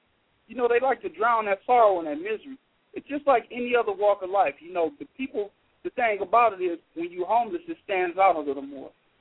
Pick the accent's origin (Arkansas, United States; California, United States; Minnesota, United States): California, United States; Compton; I come from Compton, California. I'm a former gang member.